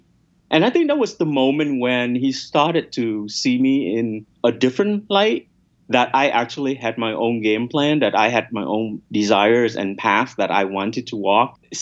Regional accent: United States; thanks to him, I had a relatively comfortable life growing up in America.

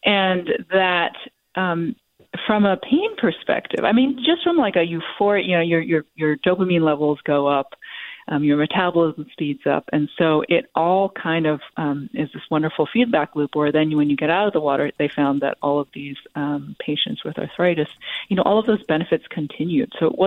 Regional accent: New York, United States; in my experience growing up in New York at Jones Beach and at the public community pool where I grew up swimming

